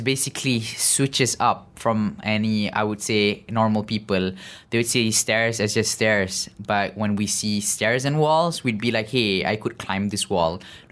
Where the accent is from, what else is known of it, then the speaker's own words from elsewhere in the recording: Bangi, Selangor, Malaysia; So he brought me to the first meetup in my hometown, Bangi.